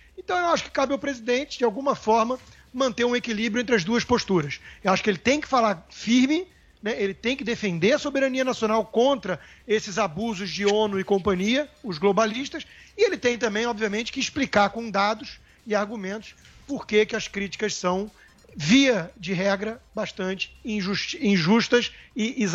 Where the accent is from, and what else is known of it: Brazil